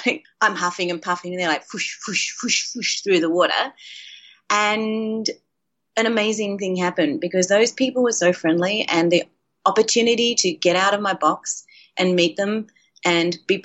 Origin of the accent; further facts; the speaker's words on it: Australia; when I grew up in Australia, we had a 10-year drought.